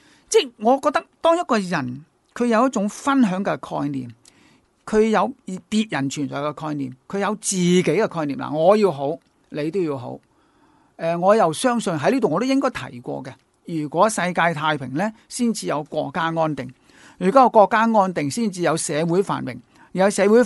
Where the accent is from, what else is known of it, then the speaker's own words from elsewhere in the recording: China; 如果他读书最重要是使到自己真是我们中国人讲的腹有诗书气自华